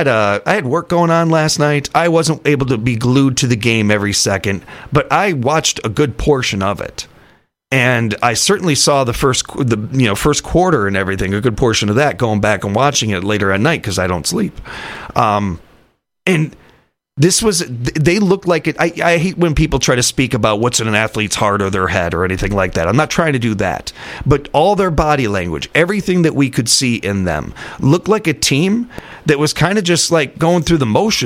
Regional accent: Midwest, United States; but that's just because I'm a Midwesterner and I'm a homer, and they're the closest state to us.

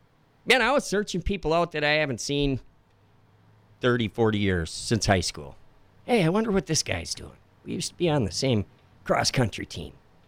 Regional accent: Madison, United States; born there; 1961, I was born in Madison.

